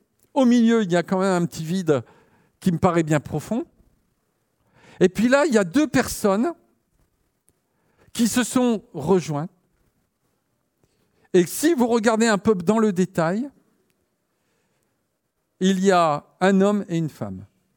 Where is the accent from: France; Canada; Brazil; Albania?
France; Marcq-en-Barœul, Hauts-de-France; moi, je venais du quartier pauvre de Marc-en-Barœul, quartier ouvrier, vous voyez ?